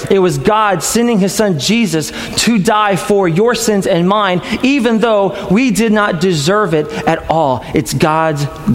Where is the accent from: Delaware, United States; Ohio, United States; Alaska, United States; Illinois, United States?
Illinois, United States; We're from Illinois, so we never went.